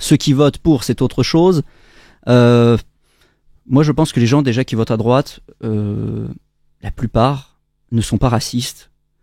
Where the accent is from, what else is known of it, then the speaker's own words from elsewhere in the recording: Saint-Vallier, Auvergne-Rhône-Alpes, France; Moi, je viens de la Drôme, je viens de Saint-Vallier.